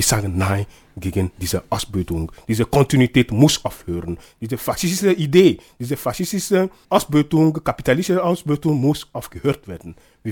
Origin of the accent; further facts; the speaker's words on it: Togo; Damals also in meinem Heimatland Togo